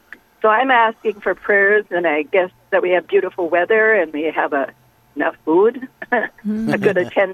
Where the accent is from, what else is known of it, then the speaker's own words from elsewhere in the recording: Lancaster, Minnesota, United States; I am from Lancaster, Minnesota, originally, I guess. I lived in a little town when I was growing up.